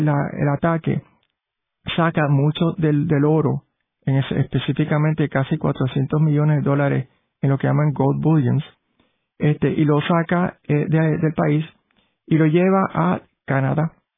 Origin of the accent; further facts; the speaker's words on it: Puerto Rico; obviamente las de Puerto Rico, somos de Puerto Rico, ¿verdad?